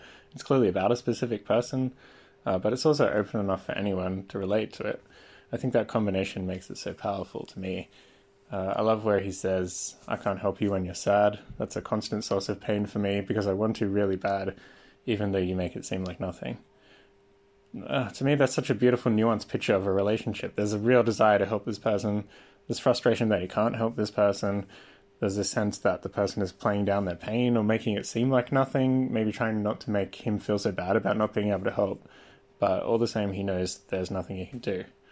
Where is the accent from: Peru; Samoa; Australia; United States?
Australia; Sydney, New South Wales; I'm from Sydney, Australia.